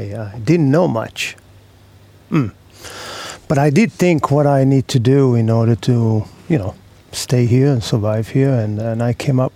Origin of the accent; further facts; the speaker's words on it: India; because I came from India.